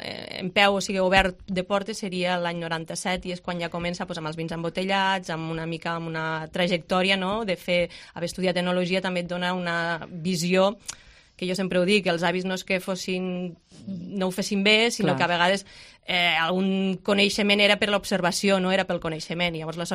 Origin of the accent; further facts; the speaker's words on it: Vilalba dels Arcs, Catalonia, Spain; Bueno, els dos som de Vilalba